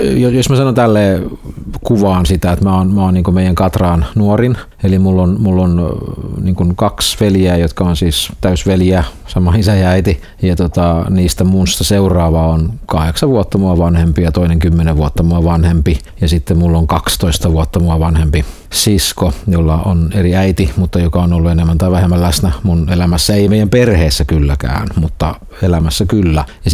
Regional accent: Turku, Southwest Finland, Finland; Mä oon kotoisin Turusta, eli on syntysi Kivikartion tiellä Turussa asfaltin keskellä.

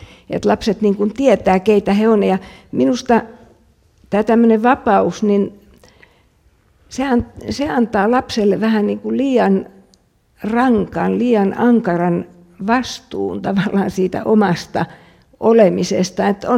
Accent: Tampere, Pirkanmaa, Finland; mä oon kasvanut Tampereella tosi pienessä seurakunnassa ja käynyt ihan tavallista koulua. Tampereen yhteiskoulun kasvatti

